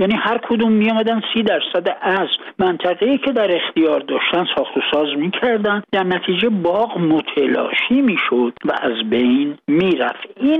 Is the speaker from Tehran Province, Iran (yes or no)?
yes; Tehran, Tehran Province, Iran; بنده بچه تهران هستم، همینجا به دنیا اومدم و قسمت اعظم عمرم هم اینجا بودم.